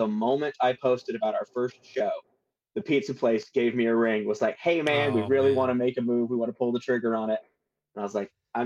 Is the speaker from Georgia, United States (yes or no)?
yes; Georgia, United States; now in Wisconsin, United States; being a Wisconsinite now, having come from Georgia.